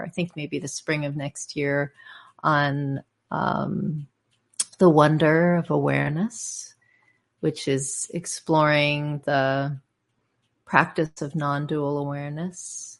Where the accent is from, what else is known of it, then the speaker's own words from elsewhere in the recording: Berkeley, California, United States; Oh, I'm from Berkeley, close to where I'm from.